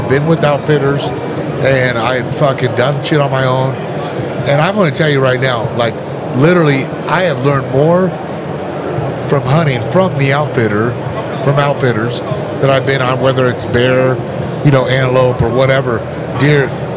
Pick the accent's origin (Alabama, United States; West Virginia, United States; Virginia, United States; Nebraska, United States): Nebraska, United States; You know, like, let's say, even, like, I'm from Nebraska.